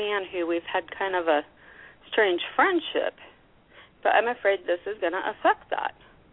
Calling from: Alaska, United States

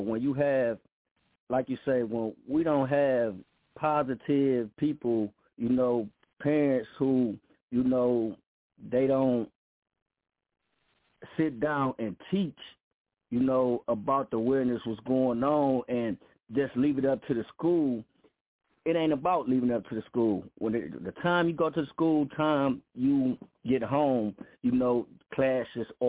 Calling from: Cleveland, Ohio, United States; Well, I'm actually calling from Cleveland.

